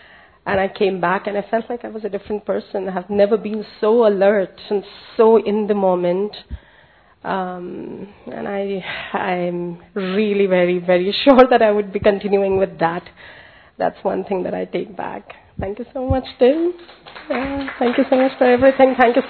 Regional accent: Hong Kong; I'm from Hong Kong.

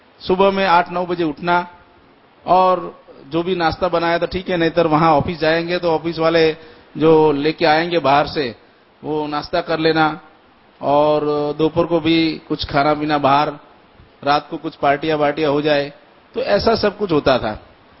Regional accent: Ahmedabad, Gujarat, India; मैं अहमदाबाद से हूं

